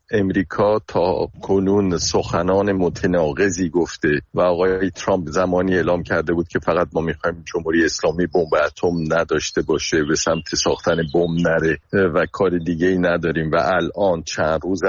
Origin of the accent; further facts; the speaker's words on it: Iran; با وجودی که به عنوان یک ایرانی من بارها گفتم ایران نیازی به غنی سازی نداره